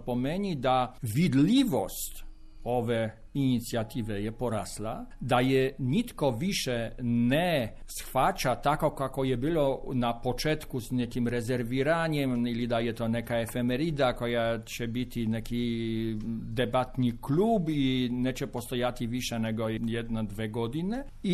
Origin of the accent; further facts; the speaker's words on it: Poland; Croatian is a second language; ja kažem u svoje ime, sada kao državljan, Poljak, Europljan, ne samo diplomata